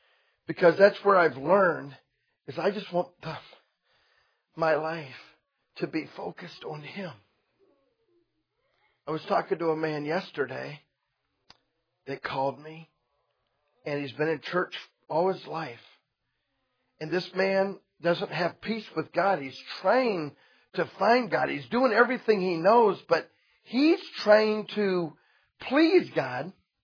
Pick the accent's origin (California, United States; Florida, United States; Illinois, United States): Florida, United States; I'm just telling you, I'm from Florida, and man, you just walk over and you pick up a handful of sand